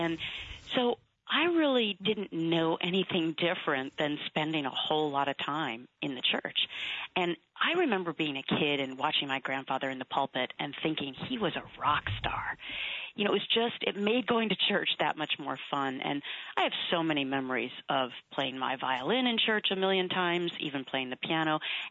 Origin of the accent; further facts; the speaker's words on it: Anoka, Minnesota, United States; that I'm the same person that I always was growing up in Anoka, Minnesota